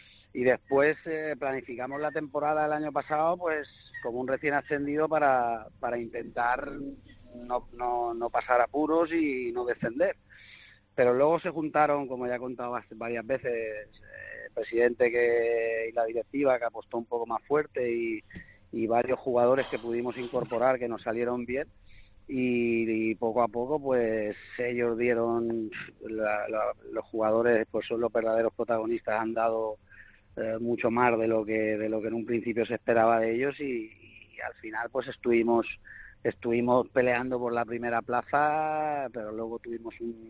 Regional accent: Porreres, Balearic Islands, Spain; Yo voy porque es mi pueblo. O sea, yo me considero de ahí, tengo una casa ahí.

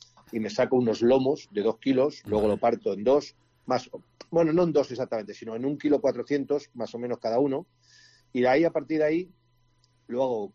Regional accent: Spain; como buenos españoles que somos todos

